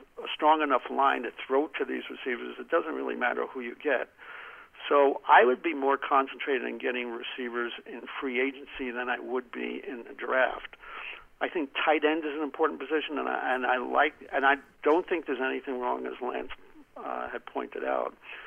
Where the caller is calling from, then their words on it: New Mexico, United States; Hey, it's … from New Mexico.